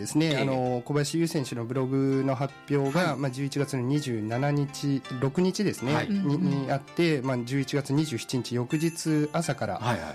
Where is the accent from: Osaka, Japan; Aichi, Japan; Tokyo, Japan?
Aichi, Japan; 出身は愛知県ですね。